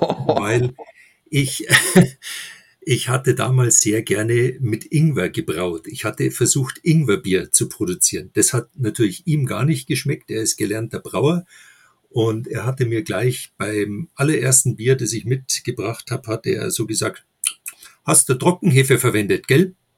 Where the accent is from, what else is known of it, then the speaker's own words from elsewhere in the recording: Munich, Bavaria, Germany; ich bin waschechter Münchner und bin hier geboren, aufgewachsen und bin nach über 50 Jahren mal rausgezogen in den Speckgürtel von München. Bin im Nordosten von München, ganz in der Nähe von der Schweiger Brauerei